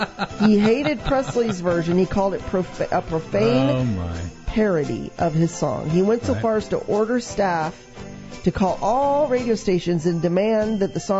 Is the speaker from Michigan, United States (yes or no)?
no; Portland, Oregon, United States; Portland, Oregon-based radio station, KEX, my hometown